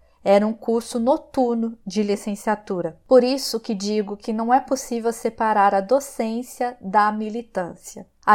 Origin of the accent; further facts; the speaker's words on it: Duque de Caxias, Rio de Janeiro, Brazil; born there; Eu nasci na Baixada Fluminense, Duque de Caxias, um município que é um bolsão de pobreza dentro do estado do Rio de Janeiro